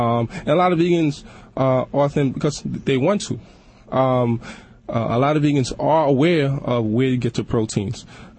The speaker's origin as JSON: {"language": "English", "town": "Brooklyn", "region": "New York", "country": "United States", "tie": "born or raised there", "said": "I'm born and raised in Brooklyn."}